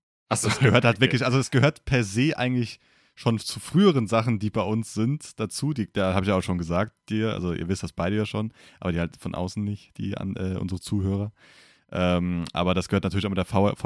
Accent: Germany; Wir sind aber auch als Deutsche sehr verwöhnt bei der Synchronisationskultur.

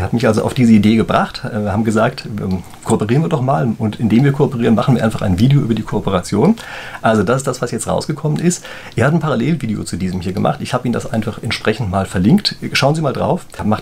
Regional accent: Frankfurt, Hesse, Germany; Wenn Sie als Frankfurter in München fahren, haben Sie wahrscheinlich das Gefühl, dass die Münchner unglaublich aggressiv fahren. Also mir zumindest geht es so.

